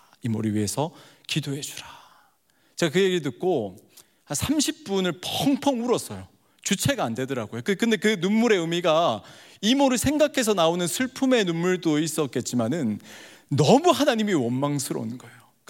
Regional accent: Busan, South Korea; 제 고향이 부산인데 부산으로 오셔서 개척을 하셨어요.

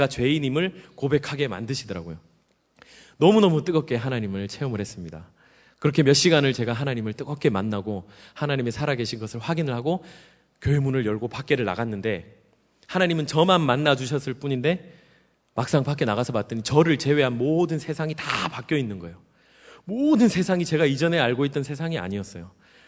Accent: Busan, South Korea; 제가 경상도 사람, 부산 사람이라고 제가 말씀을 드렸는데 경상도 분이 계신지 모르겠지만 양해해 주세요. 저희 경상도 사람들이 조금 입이 거칠어요.

